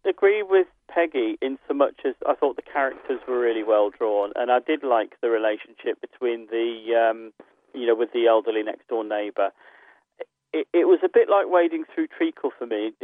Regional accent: Chester, North West England, United Kingdom; I'm from Chester and I'm 57 years old.

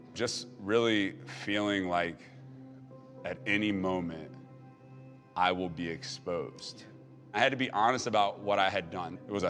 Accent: Cincinnati, Ohio, United States; I'm inside of the Bengals stadium. I'm putting a helmet on with the stripe on it for my hometown team.

